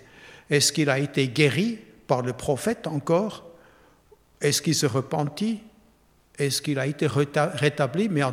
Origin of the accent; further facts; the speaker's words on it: Switzerland; l'église réformée où j'ai grandi en Suisse.